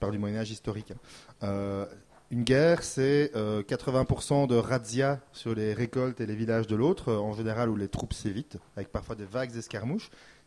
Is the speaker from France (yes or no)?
no; Belgium; je suis belge, je vous l'ai dit.